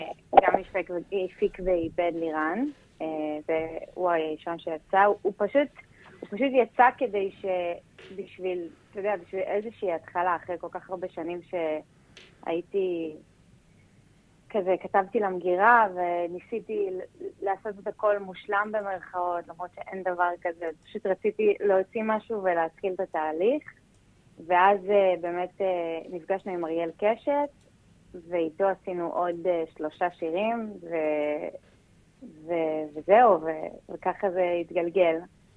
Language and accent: Hebrew; Holon, Tel Aviv District, Israel; לא, אני חולונית במקור.